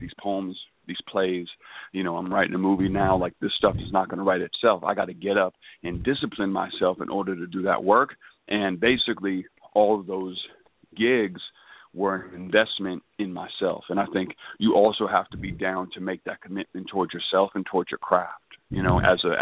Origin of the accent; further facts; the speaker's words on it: Chicago, Illinois, United States; I also like the part of being a Chicagoan is that you have this bifurcated, dualistic type relate.